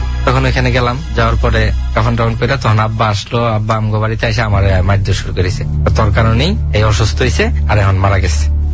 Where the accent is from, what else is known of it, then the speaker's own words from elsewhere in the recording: Gafargaon, Mymensingh Division, Bangladesh; তো তখন যদি বলতাম যে মাইমিসিং গফরগাঁও বাড়ি, তো ওনার বাড়ি গফরগাঁও